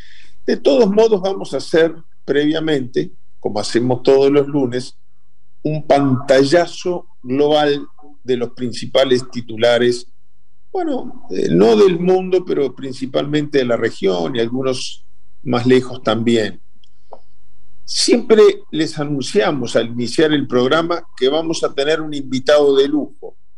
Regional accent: Uruguay; como buen uruguayo, nosotros nos apegamos siempre al imperio del derecho internacional

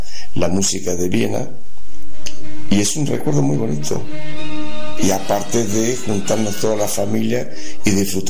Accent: Córdoba, Argentina; born there; nací en Córdoba, Argentina. Mis abuelos eran emigrantes europeos. Mi abuela era de Checoslovaquia y mi abuelo austríaco.

